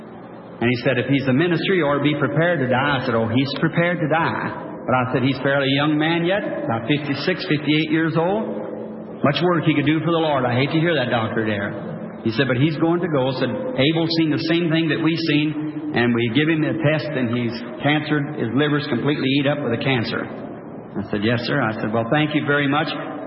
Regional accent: Kentucky, United States; born there; I was born in Kentucky.

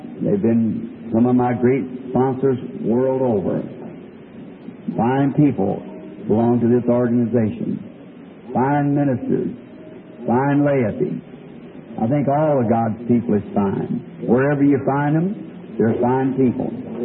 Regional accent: Ireland; I was there as an Irishman.

